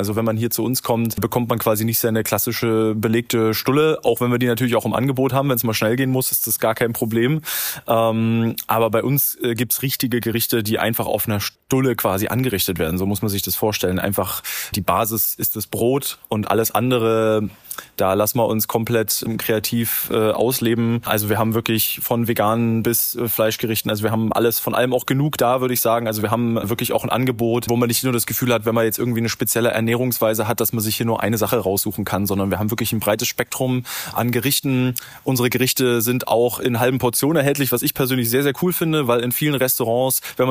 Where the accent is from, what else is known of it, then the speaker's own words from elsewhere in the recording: Leipzig, Saxony, Germany; Ich bin der Koch-Küchenchef und Kaffeemanager hier in der Stullenfabrik. Ich komme aus Leipzig.